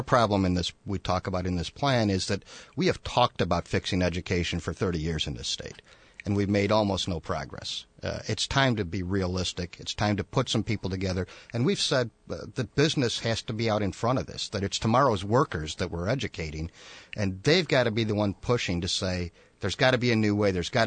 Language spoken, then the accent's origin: English; McHenry, Illinois, United States; I'm from McHenry originally, just barely south of where this is.